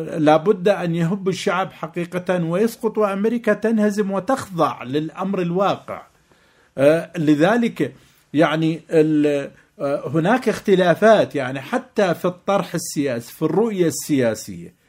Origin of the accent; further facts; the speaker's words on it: Iraq; لاحظ هناك معارضات كما حصل عندنا في العراق